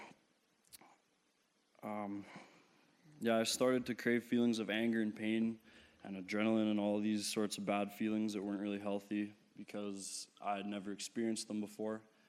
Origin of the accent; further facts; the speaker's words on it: Saskatoon, Saskatchewan, Canada; I'm 20 years old. I'm from Saskatoon, Saskatchewan.